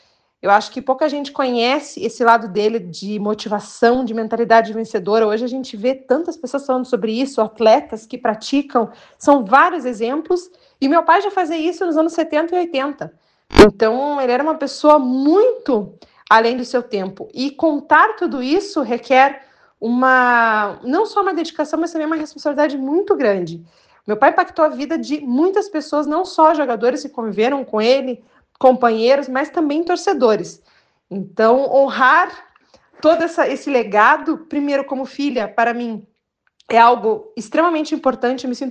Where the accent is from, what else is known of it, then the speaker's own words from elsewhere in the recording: Vacaria, Rio Grande do Sul, Brazil; Eu não nasci em Vacaria, mas eu tenho um respeito muito grande pela cidade, porque foi a terra que a minha família escolheu viver. Eu fui criada aí